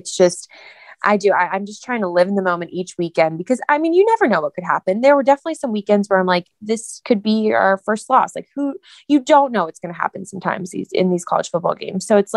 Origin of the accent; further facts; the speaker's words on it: Georgia, United States; And they all know I'm from Georgia. So, you know, the Atlanta Braves winning the World Series, we were off that day.